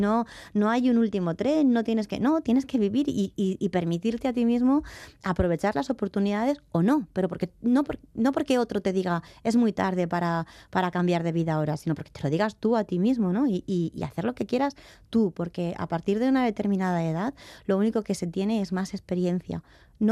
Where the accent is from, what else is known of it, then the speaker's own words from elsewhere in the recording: Valencian Community, Spain; nosotros somos de Valencia